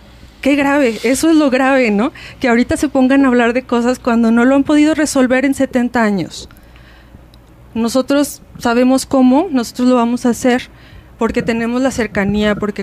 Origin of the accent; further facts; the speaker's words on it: Mexico; todas esas virtudes que tenemos como pueblo mexicano